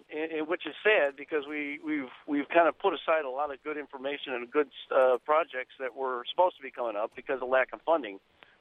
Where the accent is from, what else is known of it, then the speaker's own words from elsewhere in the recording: Southwest, United States; I grew up in the Southwest, and there was a lot of development in science in general